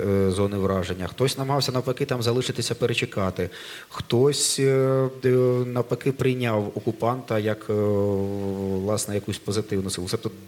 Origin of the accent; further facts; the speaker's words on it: Starobilsk, Luhansk Oblast, Ukraine; з мого рідного Старобільська